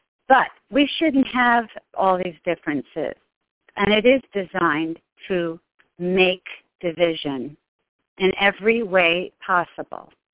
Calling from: Maryland, United States; Yes, I'm from Maryland.

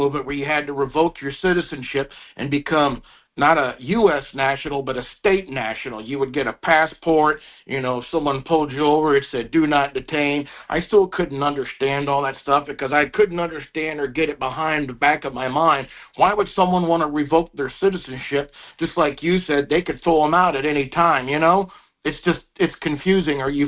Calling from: Michigan, United States; from Michigan

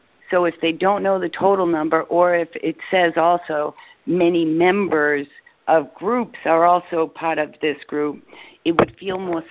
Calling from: Massachusetts, United States; from Massachusetts. Brand new member.

